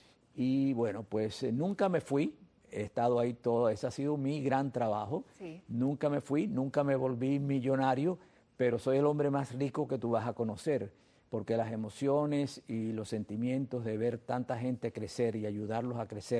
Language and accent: Spanish; Cuba; now in United States; Cuando yo llegué de Cuba